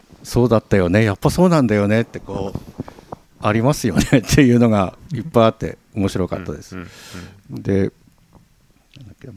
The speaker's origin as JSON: {"language": "Japanese", "region": "Tohoku", "country": "Japan", "said": "まあ私東北人なんで思ったりも。"}